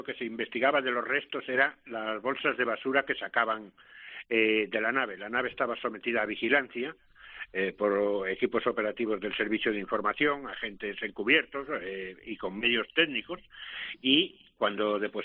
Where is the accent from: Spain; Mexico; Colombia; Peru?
Spain; como español, como guardia civil